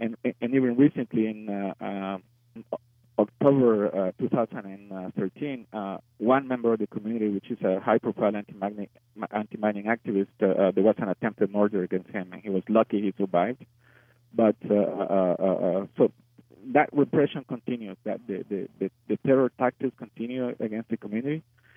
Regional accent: El Salvador; now in Canada; I'm Salvadoran and I'm Canadian, as I said before.

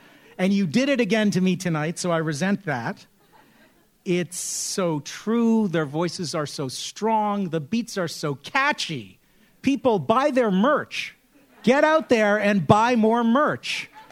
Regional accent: Toronto, Ontario, Canada; I grew up in Scarborough. When I was a kid, my mom was a columnist for the Toronto Star, and my dad was a member of the provincial parliament for the Ontario NDP. I grew up in the 70s

